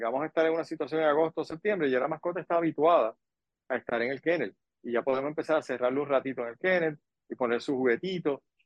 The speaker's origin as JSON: {"language": "Spanish", "country": "Puerto Rico", "said": "siendo nosotros los boricuas como somos"}